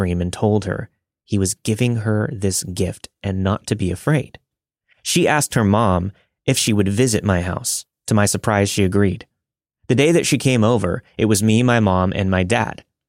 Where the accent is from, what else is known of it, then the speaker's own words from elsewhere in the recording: New England, United States; I want to mention that I'm Native American, so I grew up being taught about spirituality and connections with things that we cannot see. I grew up in a small New England town.